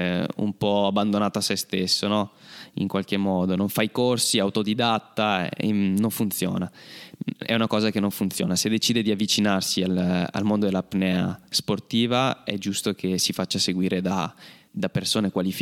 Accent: Apulia, Italy; moved away as an adult; now in Padua, Italy; io sono salentino, ma mi sono dovuto trasferire per motivi lavorativi, qui a Padova, che il mare non c'è.

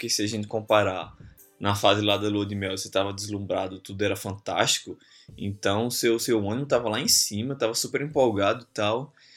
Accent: Natal, Rio Grande do Norte, Brazil; eu sou de Natal, Rio Grande do Norte, você pode perceber pelo meu sotaque. Sou da Cidade do Sol

